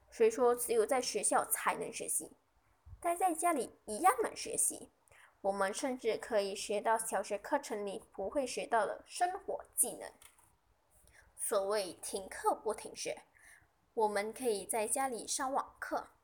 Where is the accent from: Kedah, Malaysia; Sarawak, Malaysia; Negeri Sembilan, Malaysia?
Negeri Sembilan, Malaysia; Mantin; 我是来自森美兰文丁旗帜华小的